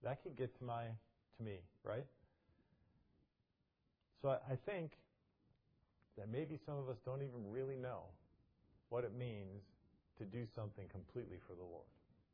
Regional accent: Chicago, Illinois, United States; I was from Chicago.

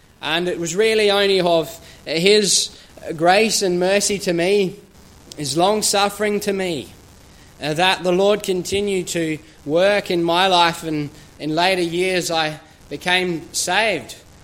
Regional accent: Australia; now in Northern Ireland, United Kingdom; I am from Australia and grew up there, and it's been something for me that I've come here to Northern Ireland

